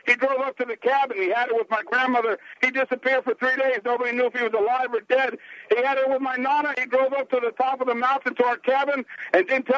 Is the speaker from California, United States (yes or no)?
yes; Glendora, California, United States; Oh, I grew up in down by Glendora, but my grandparents came from New York.